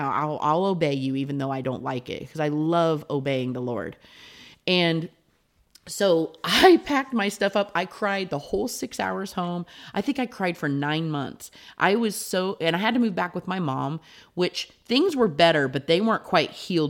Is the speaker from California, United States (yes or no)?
no; Lima, Ohio, United States; I had always called Lima, Ohio, that's my hometown, I'd always called it God forsaken.